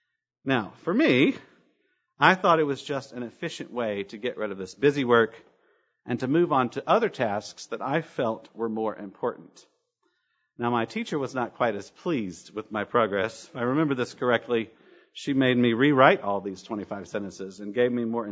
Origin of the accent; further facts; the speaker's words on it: Kentucky, United States; accent: Kentucky accent; I knew how to pronounce them, even with my Kentucky accent.